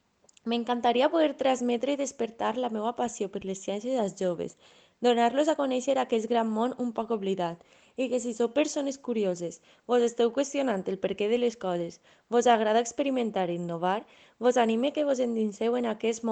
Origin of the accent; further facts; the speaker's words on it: Pego, Valencian Community, Spain; tinc 23 anys, soc de Pego